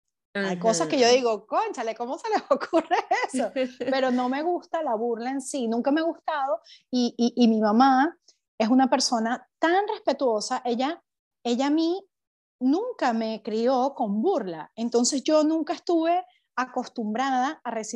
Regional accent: Venezuela; also born or lived in Spain; now in Netherlands; yo salí de Venezuela en el 2016 y llegué a España.

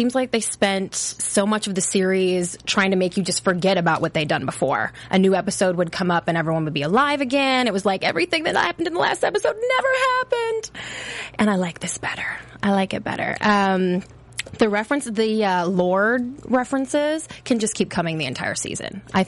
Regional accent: Minnesota, United States; I mean, I'm from Minnesota, so, you know, my my neighbors to the north, I wonder if they care for it.

